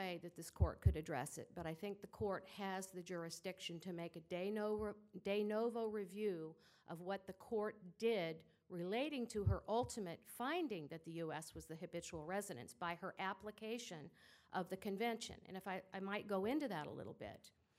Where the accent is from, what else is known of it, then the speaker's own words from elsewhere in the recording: Sarasota, Florida, United States; I'm an attorney from Sarasota, Florida.